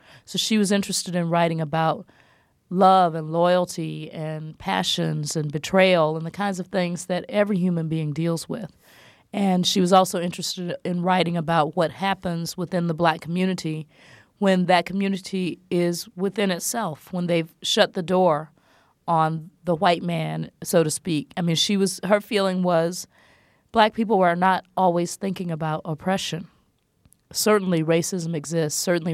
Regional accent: Southern US, United States; For me, growing up in the South, you know, it was the language of my grandparents.

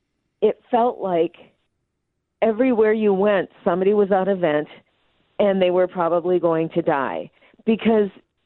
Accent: Wisconsin, United States; Didn't matter if I was from Wisconsin, it didn't matter where my license was

